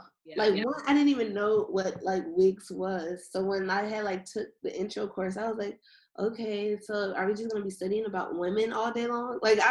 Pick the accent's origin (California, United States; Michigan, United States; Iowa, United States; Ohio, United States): Ohio, United States; Shaker Heights; I am from Shaker Heights, Ohio, and how did I end up at the College of Worcester?